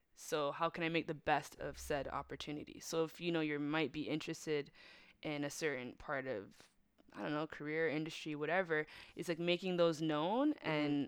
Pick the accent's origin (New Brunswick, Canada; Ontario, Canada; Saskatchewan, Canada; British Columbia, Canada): Ontario, Canada; Mississauga; I am from Mississauga, so while I work in Toronto, I am a Peel region chick